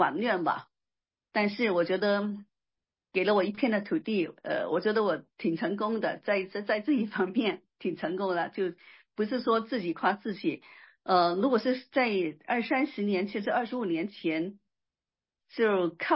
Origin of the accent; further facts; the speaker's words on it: Guangdong, China; moved away as an adult; now in Seattle, United States; 我是信徒哈，我是来自中国的广东省，我是客家人哈，我的祖籍是客家人